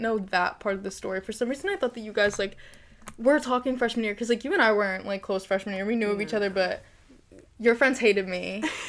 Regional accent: New Jersey, United States; So we're from the Jersey Shore, and a lot of schools in this area, instead of doing, like, after prom

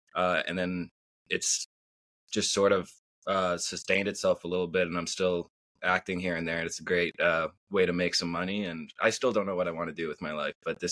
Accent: Halifax, Nova Scotia, Canada; I grew up in Halifax, Nova Scotia.

